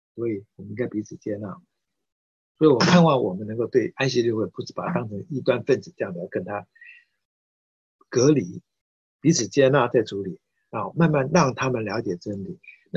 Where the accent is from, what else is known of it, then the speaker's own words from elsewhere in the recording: Fujian, China; 如果你是福建闽南人，跟我一样的话，我就用福建话来念的话呢